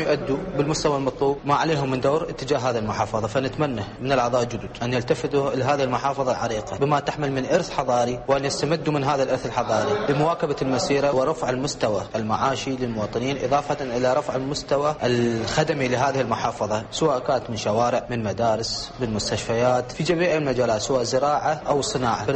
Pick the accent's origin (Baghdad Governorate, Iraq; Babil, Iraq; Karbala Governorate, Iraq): Babil, Iraq; Hilla; بالنسبة احنا كمواطنين عراقيين عامة الدين علينا